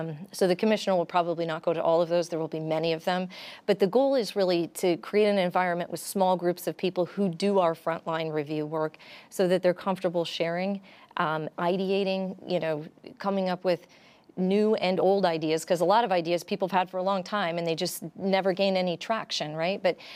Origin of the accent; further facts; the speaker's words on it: Midwest, United States; Well, so I grew up in the Midwest, and baseball was my lullaby, right?